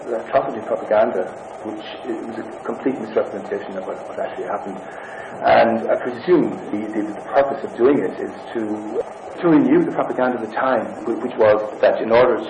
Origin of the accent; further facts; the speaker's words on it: Kilkenny, Leinster, Ireland; My own sort of background, in a way, is that I come from Kilkenny, which is, as I said, not too far from here, but I've worked in the north since about 1970